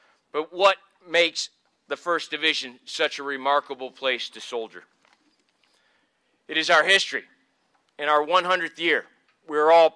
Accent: New York, United States; I am a New Yorker, but I consider myself a Kansan

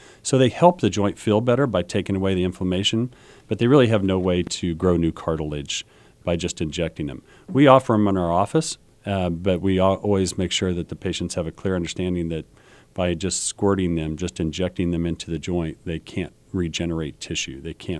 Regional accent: Ellsworth, Kansas, United States; I grew up in Kansas. I'm from Ellsworth, Kansas originally.

